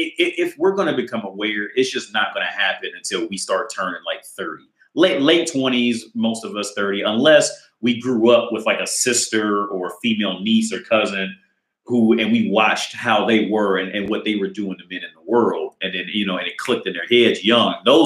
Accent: Ohio, United States; I'm from Ohio. So heroin was like a big thing in Ohio, especially back then.

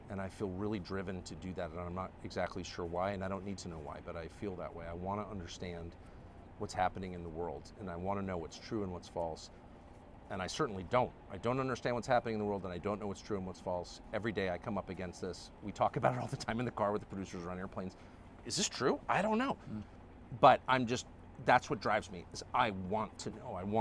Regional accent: United States; No, I'm not. I'm an American.

